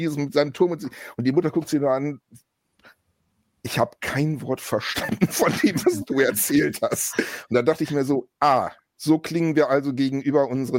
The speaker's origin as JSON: {"language": "German", "region": "Lower Saxony", "country": "Germany", "tie": "born there", "also_born_or_lived": "Hamburg", "said": "weil ich bin ja gebürtiger Niedersachse. Ich bin, also meine Hamburger Zeit, da war ich schon erwachsen"}